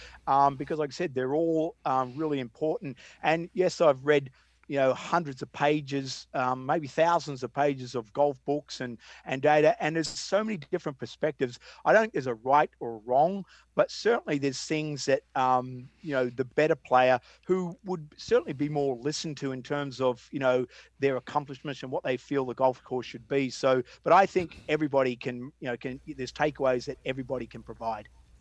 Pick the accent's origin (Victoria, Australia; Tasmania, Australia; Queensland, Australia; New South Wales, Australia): Victoria, Australia; growing up in Sandbelt, Australia